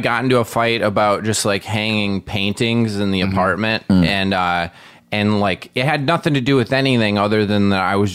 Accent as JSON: {"language": "English", "region": "Wisconsin", "country": "United States", "said": "And I'm from Wisconsin. I was like, no, yeah."}